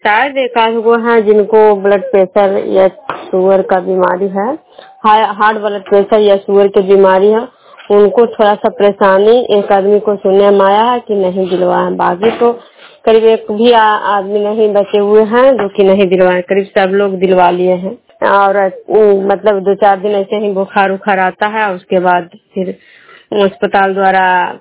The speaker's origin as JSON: {"language": "Hindi", "town": "Nalanda", "region": "Bihar", "country": "India", "said": "मैं बिष्णुपुर ग्राम खजरा पंचायत नालंदा जिला रेणुका प्रखंड के निवासी हूँ।"}